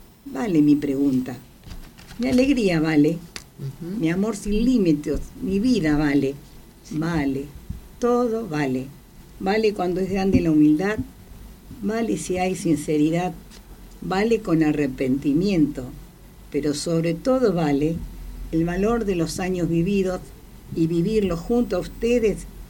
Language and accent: Spanish; Coronel Pringles, Buenos Aires Province, Argentina; born there; Soy nacida en Coronel Pringles.